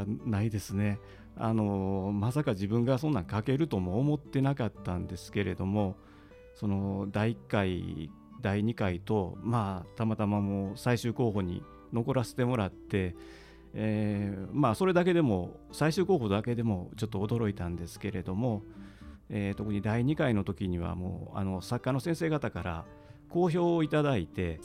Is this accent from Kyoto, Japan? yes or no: yes; Kyoto, Japan; 私自身が上翼で西陣で生まれて、はい、北区の学校に通ったりして、育ちましたので、